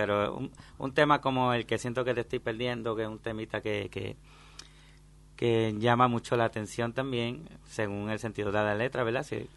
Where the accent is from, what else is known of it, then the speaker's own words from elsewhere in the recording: Naguabo, Puerto Rico; El pueblo de donde soy se llama Naguabo.